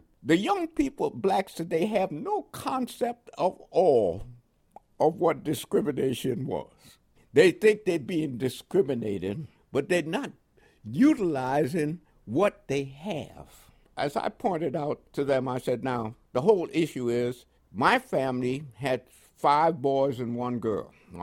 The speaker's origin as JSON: {"language": "English", "town": "New York City", "region": "New York", "country": "United States", "tie": "born or raised there", "also_born_or_lived": "Panama", "said": "I wasn't quite 3 years old when we immigrated from Panama to Harlem, New York. The first memory I have is living in that first apartment building near 137th Street at 8th Avenue."}